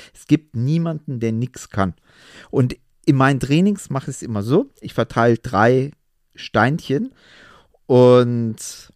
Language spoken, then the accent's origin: German; Munich, Bavaria, Germany; Ich komme ja aus München.